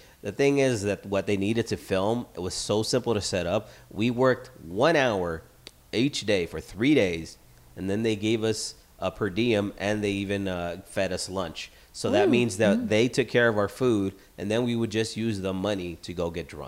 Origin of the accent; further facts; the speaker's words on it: Pacoima, California, United States; So I'm from Pacoima. Yeah. And feel free to Google it if you want. There's a lot of violence.